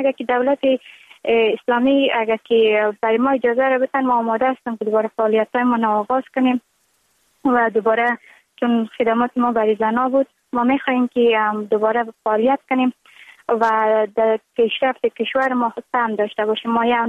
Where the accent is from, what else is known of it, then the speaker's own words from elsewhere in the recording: Afghanistan; اما موقعی که طالبان آمدن ولایت ما را گرفتن، تقریبا در مدت یک چند روزی در اطراف شهر جنگ بود.